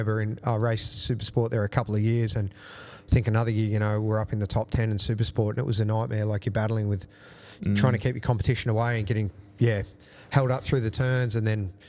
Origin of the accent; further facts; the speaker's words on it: Warrandyte, Victoria, Australia; And I guess growing up in Warrandyte, you know, from long before I had my learners, I was riding on the road.